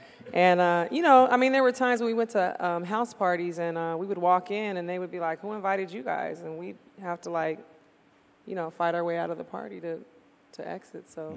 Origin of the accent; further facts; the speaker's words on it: San Diego, California, United States; I grew up in East Dago, and I was raised in church up until about age 13